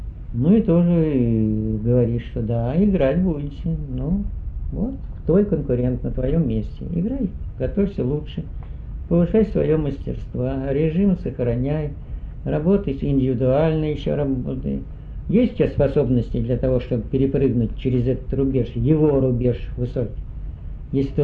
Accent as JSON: {"language": "Russian", "country": "Russia", "said": "что я россиянин, что я, моя родина, вот, Россия, и мой народ, это мой народ в России, и я вышел из этого народа"}